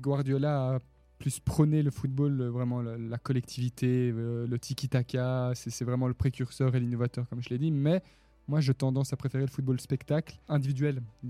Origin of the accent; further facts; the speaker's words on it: Brussels, Brussels-Capital Region, Belgium; Moi, je viens de Bruxelles. J'ai grandi là-dedans.